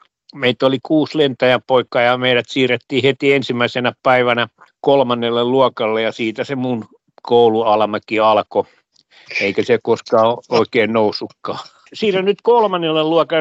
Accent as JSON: {"language": "Finnish", "town": "Tampere", "region": "Pirkanmaa", "country": "Finland", "said": "Tampereen poikiahan mä olin sielläkin"}